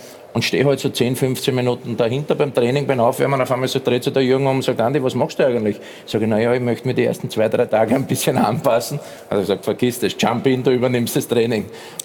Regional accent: Austria

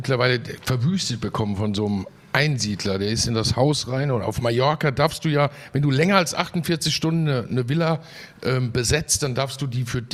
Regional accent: Hesse, Germany; Ich bin Hesse, ja klar.

